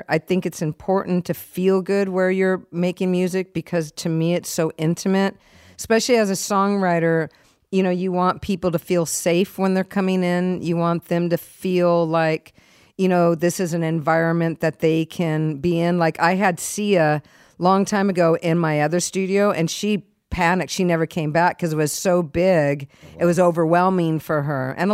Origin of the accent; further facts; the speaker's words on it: San Diego, California, United States; also born or lived in New York; I was there for 1 year. I was 1 year old, and then we moved to San Diego. So I was raised in San Diego.